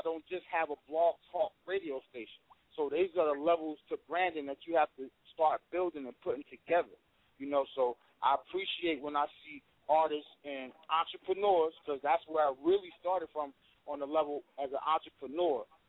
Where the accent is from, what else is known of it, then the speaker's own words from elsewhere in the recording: New Jersey, United States; You know, I'm from Jersey all day. So shout out to all my Irvington fam, my Newark fam, my East Orange fam.